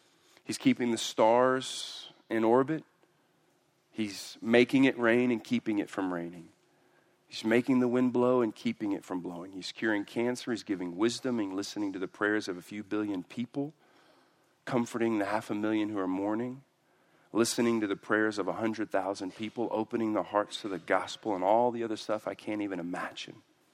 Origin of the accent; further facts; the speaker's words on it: Houston, Texas, United States; I'm from Houston, so.